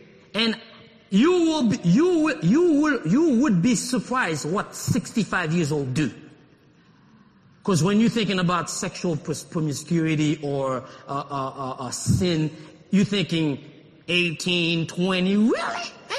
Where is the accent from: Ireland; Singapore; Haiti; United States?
Haiti; I came from a church. I came from Haiti. I was already a leader, gifted.